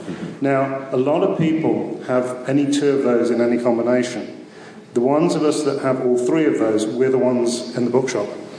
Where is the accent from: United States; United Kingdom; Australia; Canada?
United Kingdom; Rutland, East Midlands; I grew up in Rutland, which is this amazingly rural area in the UK. Don't get me wrong, I love it. I mean, I still live there. But I grew up as a teenager in the 70s